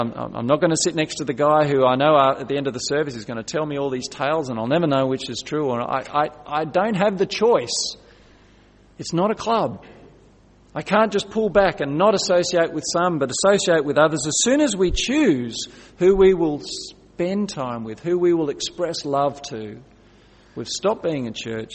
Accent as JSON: {"language": "English", "country": "Australia", "tie": "born or raised there", "said": "And I grew up in Australia with just my immediate family."}